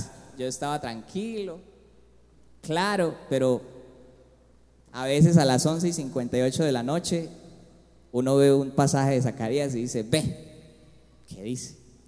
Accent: Colombia; Usted y yo somos bien colombianos

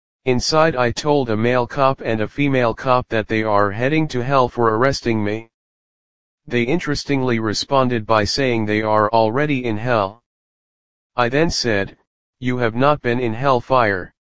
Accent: Canada; the latest threats and abuses to my life and rights as a Canadian, is the truth

